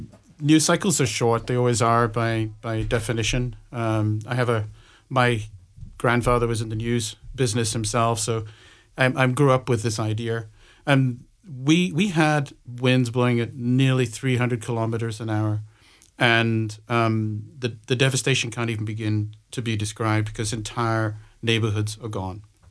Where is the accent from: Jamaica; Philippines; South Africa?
Jamaica; Kingston; And, you know, my side, I'm from Kingston. We're almost untouched, relatively, compared to the West.